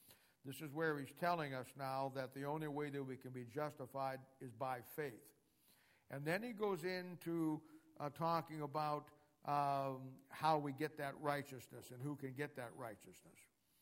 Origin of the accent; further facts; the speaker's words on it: Ohio, United States; I know I'm from Ohio. I'm going to be voting for Cincinnati.